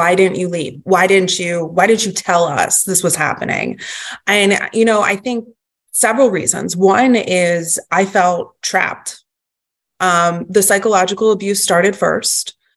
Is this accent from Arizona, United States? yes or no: no; Philadelphia, Pennsylvania, United States; I'm from Philly. I am a strong, independent, smart, don't take crap from anybody type of person.